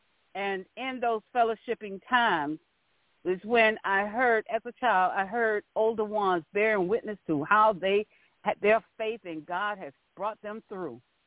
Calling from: St. Petersburg, Florida, United States; calling from St. Petersburg, Clearwater, Florida.

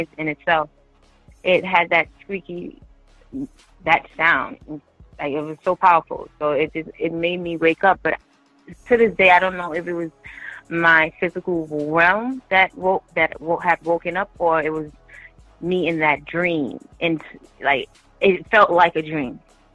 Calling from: Bronx, New York, United States; I'm calling from the Bronx.

